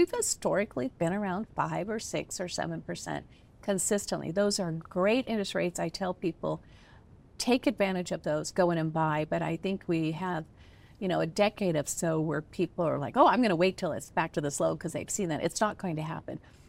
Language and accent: English; Washington, United States; now in Las Vegas, United States; I'm originally from the Seattle area